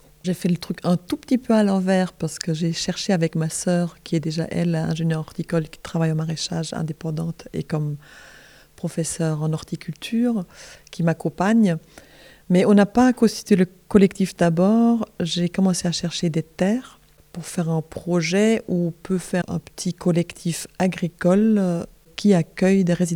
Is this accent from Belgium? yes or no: yes; Belgium; j'ai un peu plus de 50 ans, je ne dirais pas combien de plus de 50. Et je suis belge, je vis à Bruxelles, je navette entre Bruxelles et Paris